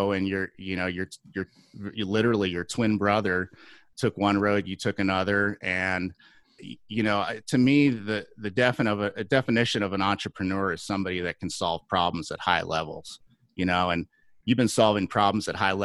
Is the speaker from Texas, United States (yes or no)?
no; Cincinnati, Ohio, United States; I'm actually from Cincinnati originally.